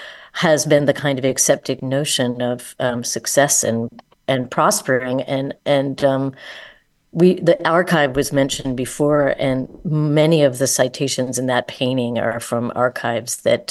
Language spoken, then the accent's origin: English; Midwest, United States; growing up in the Midwest, inherited a very tedious version of kind of heteronormativity